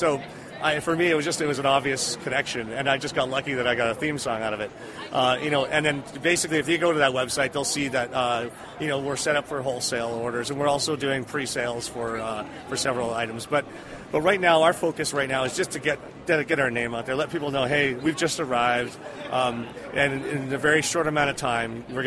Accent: Canada; See, I grew up in Canada, so you know, it wasn't just America's team; it was also Canada's team.

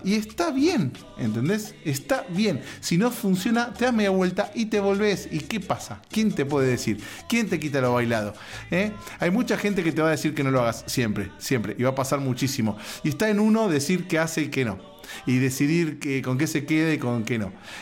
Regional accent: Argentina; now in United States; hace un día se cumplieron 4 años desde que nos vinimos desde Argentina acá a Estados Unidos en esta aventura que estamos viviendo

